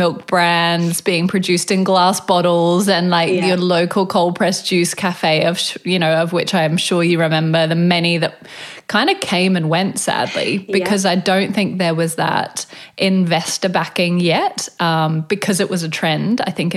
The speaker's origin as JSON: {"language": "English", "country": "Australia", "said": "as an Aussie small town girl like you"}